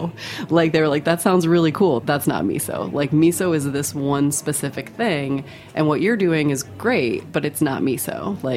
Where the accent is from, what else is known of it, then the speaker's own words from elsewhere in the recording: United States; I'm American and I'm a fermenter.